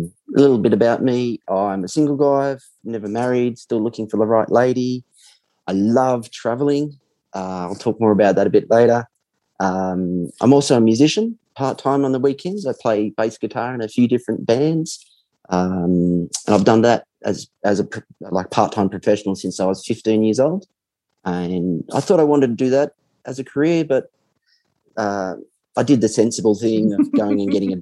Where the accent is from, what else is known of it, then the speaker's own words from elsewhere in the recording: New South Wales, Australia; also born or lived in Melbourne; I grew up in New South Wales. I lived in Melbourne for 10 years during my 20s.